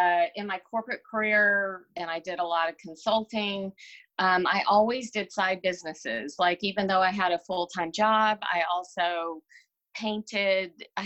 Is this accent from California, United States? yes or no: no; Houston, Texas, United States; also born or lived in Germany; now in Griffin, United States; And my husband's like, you've been in Houston since you were 12. I think you're a Houstonian.